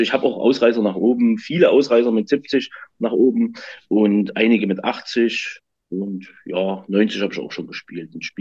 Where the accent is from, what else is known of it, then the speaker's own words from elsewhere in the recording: Gera, Thuringia, Germany; Also ich bin aus Thüringen in Gera.